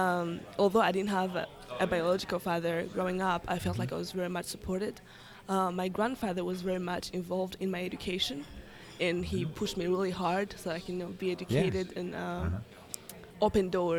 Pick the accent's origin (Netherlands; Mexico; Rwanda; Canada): Rwanda; now in Oklahoma City, United States; Yeah. So as you said, I'm from Rwanda. It's a country in East Africa. They call it the land of 1,000 hills.